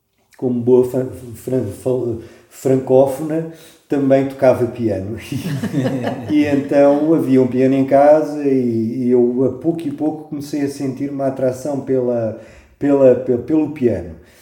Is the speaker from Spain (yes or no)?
yes; Spain; first language French; Portuguese is a second language; also born or lived in Brazil; Mas logo imediatamente nós fomos para a Espanha, nasci no Brasil, e, portanto, quando chegámos à Espanha, imediatamente comecei a falar espanhol também.